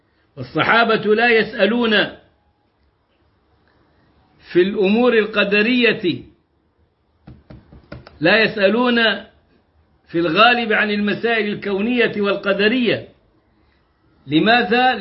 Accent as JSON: {"language": "Arabic", "region": "Upper Egypt", "country": "Egypt", "said": "عنبة دي عندنا في الصعيد"}